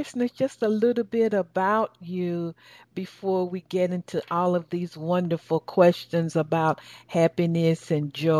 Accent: the South, United States; accent: southern; That's my southern accent.

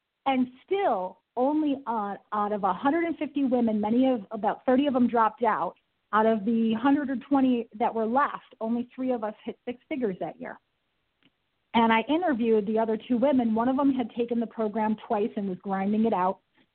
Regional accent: New York, United States; I'm from New York. We use these words as exclamation points.

